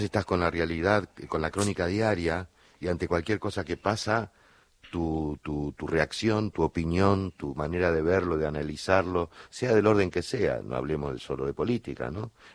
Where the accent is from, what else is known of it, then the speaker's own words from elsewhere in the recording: Buenos Aires, Argentina; Mi barrio era Devoto, yo nací en Devoto.